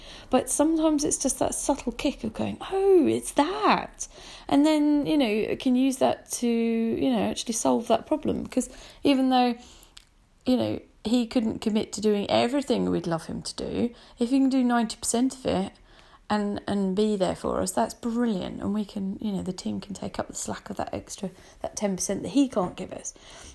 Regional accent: Brighton, South East England, United Kingdom; I grew up in Brighton

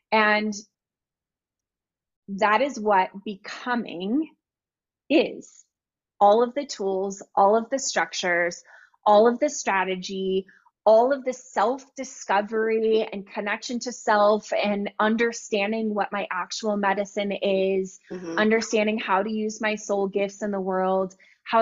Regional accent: Texas, United States; I'm originally from Texas. So I landed back in the Hill Country in Texas.

